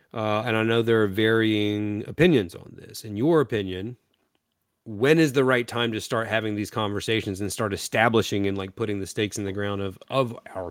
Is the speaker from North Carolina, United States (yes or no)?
yes; North Carolina, United States; I'm from Eastern North Carolina, which is rich in culture and history.